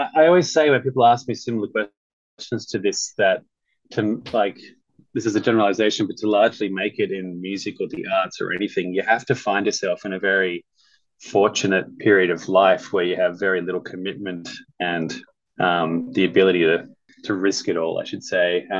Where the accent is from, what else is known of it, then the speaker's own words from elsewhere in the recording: Sydney, New South Wales, Australia; as a young, you know, musician growing up in Sydney.